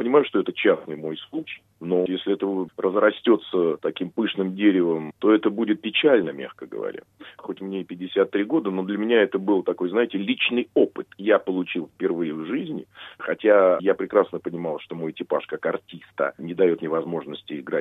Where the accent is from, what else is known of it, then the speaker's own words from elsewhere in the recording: Saint Petersburg, Russia; я сам из Питера, из Москвы